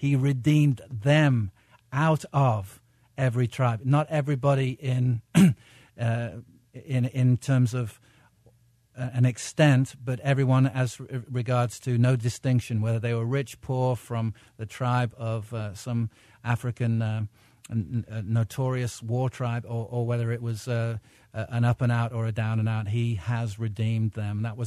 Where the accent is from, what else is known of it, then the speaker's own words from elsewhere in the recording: England, United Kingdom; growing up in the States, or as I did in England